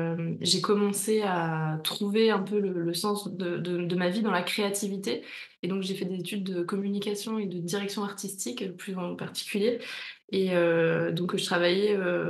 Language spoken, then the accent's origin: French; northern France, France; je viens du nord de la France, donc je change des souvenirs de l'école où on sort à 16h, il fait déjà nuit.